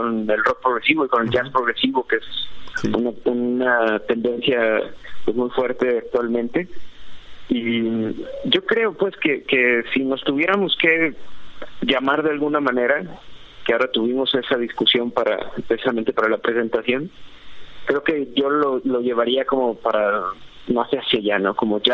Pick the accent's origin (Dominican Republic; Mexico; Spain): Mexico; Porque somos mexicanos